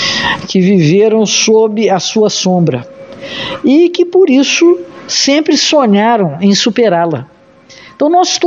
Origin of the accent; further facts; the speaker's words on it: Juiz de Fora, Minas Gerais, Brazil; uma pessoa nascida e criada em Juiz de Fora, que ama muito essa cidade, que tem muito orgulho de ser mineira também